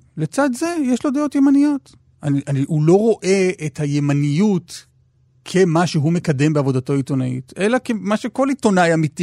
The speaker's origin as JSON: {"language": "Hebrew", "town": "Tel Aviv", "region": "Tel Aviv District", "country": "Israel", "said": "אני בא מתל אביב, אני חילוני"}